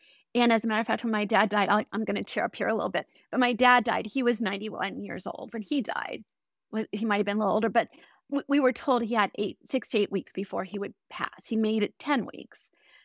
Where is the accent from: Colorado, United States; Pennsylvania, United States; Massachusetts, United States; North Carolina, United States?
Colorado, United States; Colorado Springs; I grew up in Colorado Springs, where the best shopping place for men existed back in the 70s.